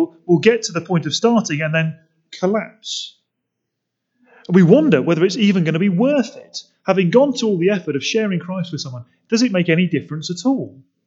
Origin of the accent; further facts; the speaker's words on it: United Kingdom; We're quite British, aren't we? We get awkward and embarrassed.